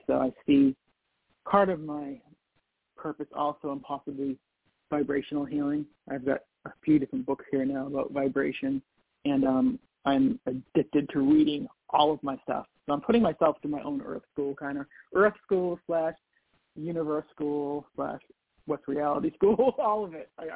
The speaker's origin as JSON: {"language": "English", "town": "Boston", "region": "Massachusetts", "country": "United States", "tie": "born or raised there", "said": "And to me, that's always been so normal growing up in the Northeast, around the Boston area."}